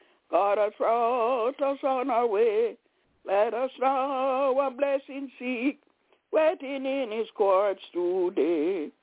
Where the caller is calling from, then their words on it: Albany, New York, United States; I'm calling from Albany, New York.